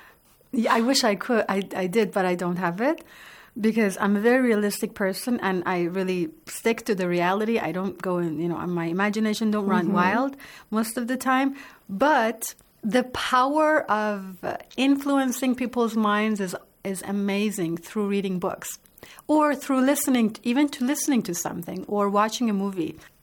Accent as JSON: {"language": "English", "country": "Canada", "tie": "born or raised there", "lives_now": "Iran", "said": "I was raised in Canada."}